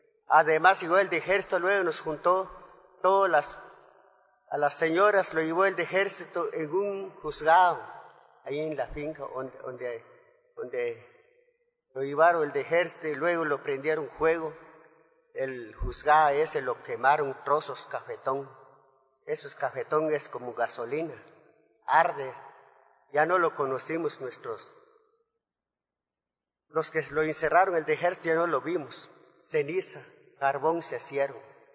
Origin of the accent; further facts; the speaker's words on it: Guatemala; como somos mismos guatemaltecos, ciudadanos